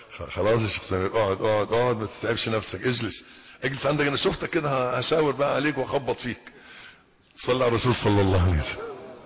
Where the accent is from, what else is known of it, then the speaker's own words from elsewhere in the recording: Egypt; يعني يبدو ان الظاهرة دي مش موجودة عندنا في مصر الحمد لله.